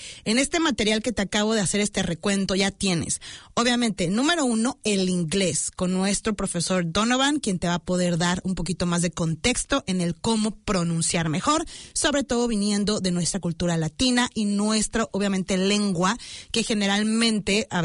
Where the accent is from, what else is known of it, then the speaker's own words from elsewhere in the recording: Mexico; now in New Zealand; Yo vengo de México, siempre tuve clases de inglés